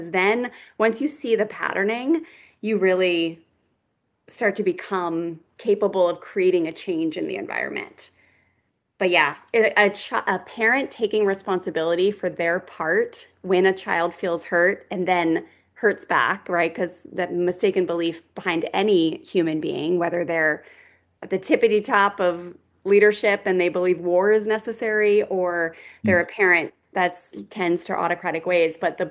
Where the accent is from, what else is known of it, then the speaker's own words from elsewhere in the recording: Maryland, United States; I did not grow up in the church at all. I grew up in Maryland